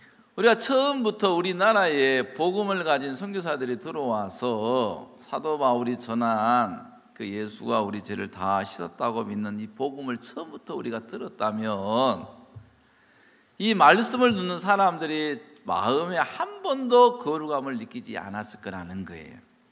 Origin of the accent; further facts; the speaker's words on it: Gokseong, South Jeolla, South Korea; 저는 사실 발음을 잘 못합니다. 왜냐하면 저는 이제 전라도 전라남도 곡성이 고향입니다. 근데 제가 이제 발음이 이제 별로 안 좋아요.